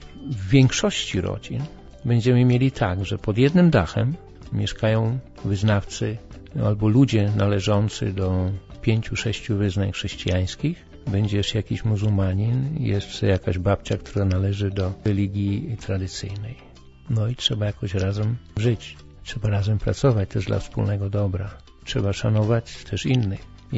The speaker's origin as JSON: {"language": "Polish", "town": "Katowice", "region": "Silesian Voivodeship", "country": "Poland", "moved": "as an adult", "lives_now": "Ghana", "said": "właśnie w Katowicach, skąd pochodzę"}